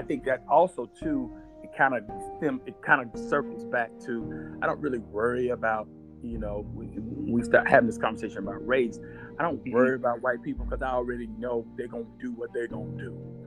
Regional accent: the South, United States; And you got to think about how growing up in the South, you know, with older parents

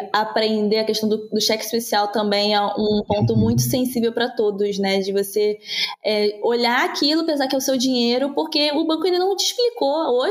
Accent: Nova Iguaçu, Rio de Janeiro, Brazil; born there; a gente mora pertinho, né, que é no Rio de Janeiro, e muito próximo, assim, eu nasci em Nova Iguaçu, assim, na Baixada Fluminense, né, no estado do Rio de Janeiro

